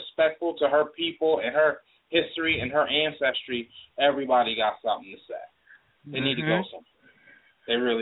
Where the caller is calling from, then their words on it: New Haven, Connecticut, United States; Yeah, this is … I'm calling from New Haven.